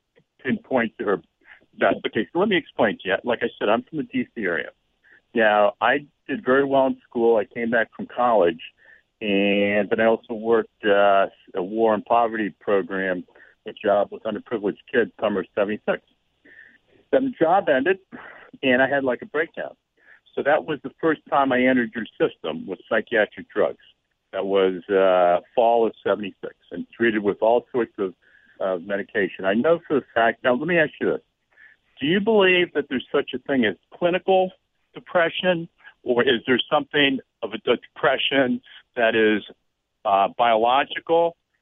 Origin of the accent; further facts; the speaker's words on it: Washington, District of Columbia, United States; I'm originally from Washington, D.C. area.